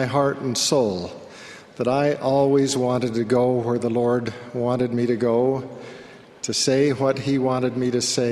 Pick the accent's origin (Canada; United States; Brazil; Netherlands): Canada; Raymond, Alberta; As a little boy growing up in Raymond, Alberta, Canada